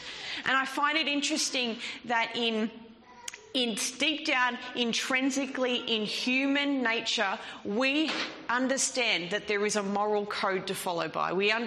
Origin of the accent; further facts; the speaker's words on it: Australia; accent: broad Australian; I'm probably butchering that with my broad Australian accent there